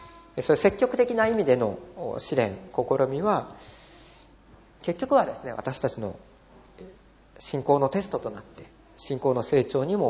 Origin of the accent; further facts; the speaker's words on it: Fukuoka, Japan; 私はですね、九州の福岡で生まれ育ちまして